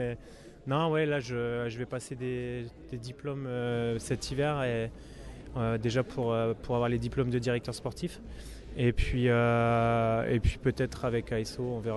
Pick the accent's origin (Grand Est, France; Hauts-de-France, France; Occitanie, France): Hauts-de-France, France; je suis natif du Nord, donc dans le Nord de la France